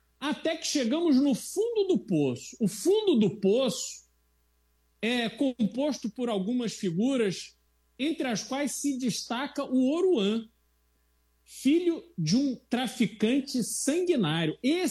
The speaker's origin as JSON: {"language": "Portuguese", "country": "Brazil", "said": "E nós, como brasileiros conscientes que somos"}